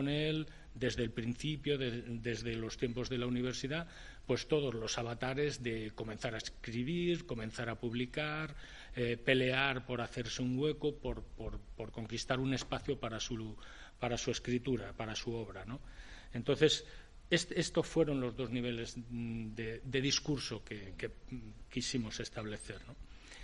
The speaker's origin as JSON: {"language": "Spanish", "town": "Arenas de San Pedro", "region": "Castile and León", "country": "Spain", "tie": "born or raised there", "said": "Pues yo le conocí en mi pueblo, Arenas de San Pedro"}